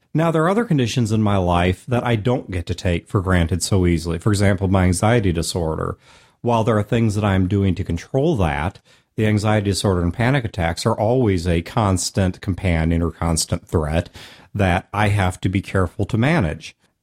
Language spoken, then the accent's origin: English; United States; accent: American; Now, if I said that in my American accent, or non-accent as it properly is understood, to another American